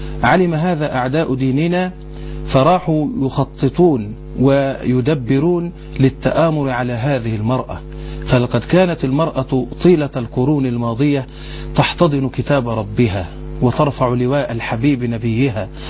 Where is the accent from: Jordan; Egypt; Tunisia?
Egypt; Dakahlia; born there; now in Port Said, Egypt; وأنا ابن بورسعيد سكنا، وابن الدقهلية مولدا